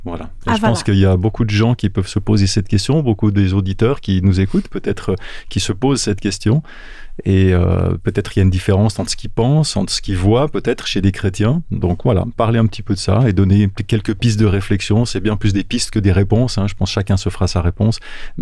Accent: Romandy, Switzerland; Alors, j'habite sur Fribourg, en Suisse. Je suis natif de la Suisse romande, un bon Suisse, j'espère pas trop d'accent.

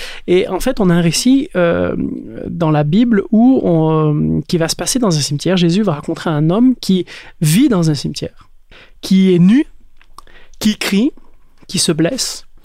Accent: South-West France, France; Moi, là où j'ai grandi, dans un petit village dans le sud-ouest de la France, notre école primaire, elle était à côté d'un cimetière.

